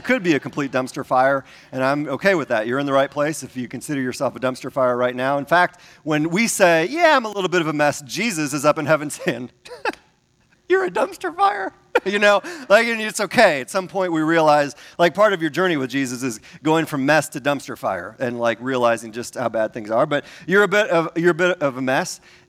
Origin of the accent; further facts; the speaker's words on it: Milwaukee, Wisconsin, United States; because I'm from Milwaukee. And so it was a tough week to stay focused because I grew up in the 70s and 80s when the Packers were awful.